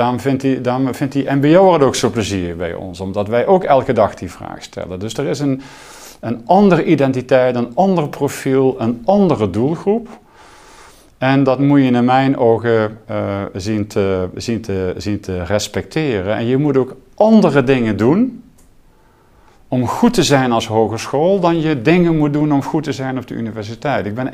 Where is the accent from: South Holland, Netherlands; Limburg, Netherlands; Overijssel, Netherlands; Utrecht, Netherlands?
Limburg, Netherlands; accent: Limburgish; Ik kom uit Zuid-Limburg en wij praten plat Limburgs thuis.